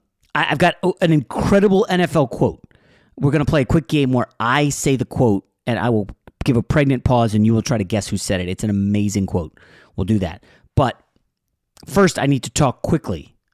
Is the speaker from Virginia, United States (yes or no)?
yes; Virginia, United States; Well, I grew up in Virginia, so I know ODU, obviously